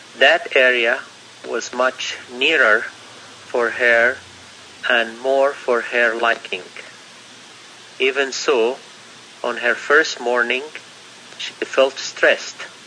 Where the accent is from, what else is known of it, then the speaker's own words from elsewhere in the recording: Egypt; moved away as an adult; now in Canada; I grew up in Egypt. So I was in Egypt until I was 27, then I moved to Canada to do my PhD.